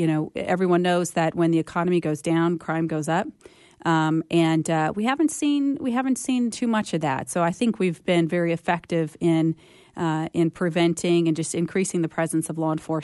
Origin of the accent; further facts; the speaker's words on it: Midwest, United States; also born or lived in Colorado Springs; now in Fresno, United States; I moved to Fresno directly from Colorado Springs, having been raised in the Midwest.